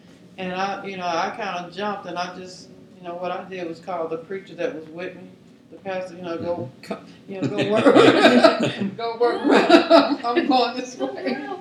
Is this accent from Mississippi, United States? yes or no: yes; Mississippi, United States; I'm from Mississippi, and when you go over to from one state to another, you can kind of discern a different spirit over different states.